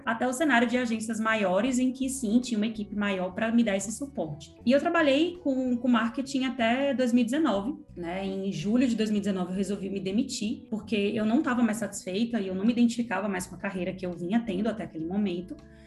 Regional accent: Pernambuco, Brazil; moved away as an adult; now in São Paulo, Brazil; eu sou pernambucana, mas filha de pais baianos, e vim para São Paulo para estudar jornalismo

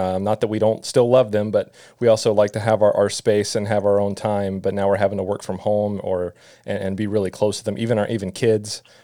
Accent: Jacksonville, Florida, United States; It's funny, like I grew up here in Jacksonville my entire life

